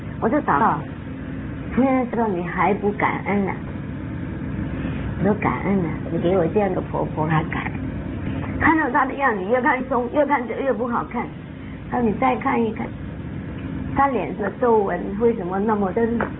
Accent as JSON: {"language": "Chinese", "town": "Chaozhou", "region": "Guangdong", "country": "China", "said": "因为我是潮州人，你这潮州男人是大的嘛"}